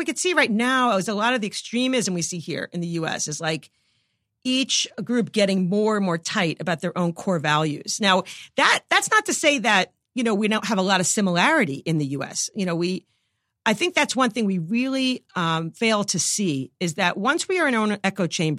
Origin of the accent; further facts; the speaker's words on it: New York, United States; And, you know, I'm a New Yorker. I'm flipping people off all the time.